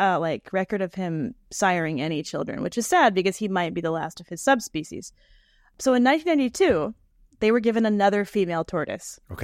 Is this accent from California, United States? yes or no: no; Utah, United States; No, I can't pronounce T's good because I'm from Utah.